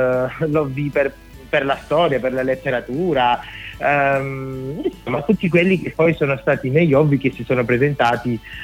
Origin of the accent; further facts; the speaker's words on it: San Martino di Taurianova, Calabria, Italy; ho 29 anni e sono calabrese, vengo da San Martino di Taurianova, che è un paesino in provincia di Reggio Calabria.